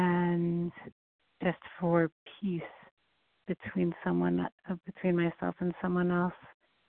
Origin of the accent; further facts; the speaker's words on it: New York, United States; just kidding, I'm from New York, so grateful to have a chance to claim my seat.